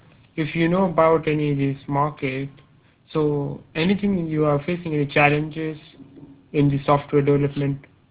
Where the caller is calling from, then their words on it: India; I'm a market researcher, and I'm calling from India.